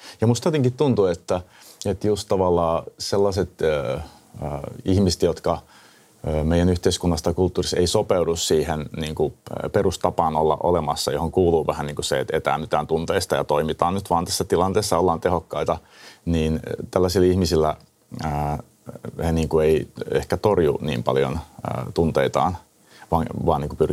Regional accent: Hamina, Kymenlaakso, Finland; Et mä vartuin aikuiseksi ja nuoreksi Haminassa, pikkukaupungissa, ja oli siis 90-luvun lama

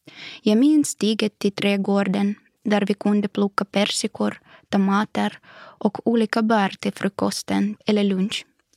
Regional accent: Crimea, Ukraine; now in Finland; Jag är född och uppvuxen på Krim, världens vackraste plats.

